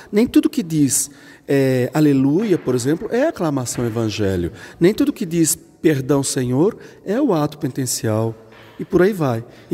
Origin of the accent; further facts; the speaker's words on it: São Paulo, Brazil; now in Brasília, Brazil; eu sou jesuíta, né? E na minha infância eu sou do interior de São Paulo, atualmente lá em Brasília como assessor na comissão de música de liturgia, né?